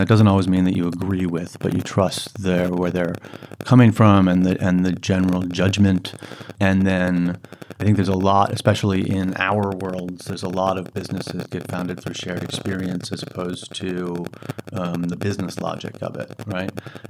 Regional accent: Pennsylvania, United States; My sister lives in Pittsburgh, which is like the metro the media market that my hometown is in.

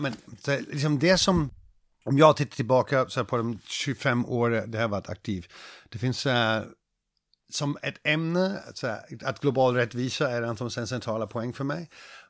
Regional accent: Germany; Swedish is a second language; also born or lived in Stockholm, Sweden; Och jag är tysk, jag är. Min mamma är brasiliansk, men jag är tysk. Jag växte upp i Tyskland. Men för så här, 20 år sedan, 22 år sedan, 2000 och 2001, bodde jag i Sverige, i Stockholm.

